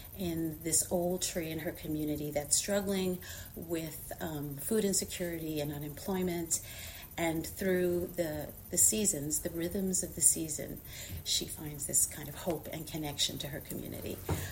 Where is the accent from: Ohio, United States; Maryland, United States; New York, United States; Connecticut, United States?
New York, United States; Long Island; And I'm from Long Island, New York.